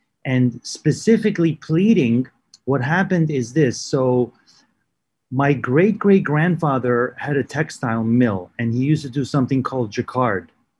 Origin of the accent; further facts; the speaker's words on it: New York, United States; also born or lived in Lebanon; Yes, I was born in Lebanon and I moved to New York when I was, I think, 5 years old or something like that.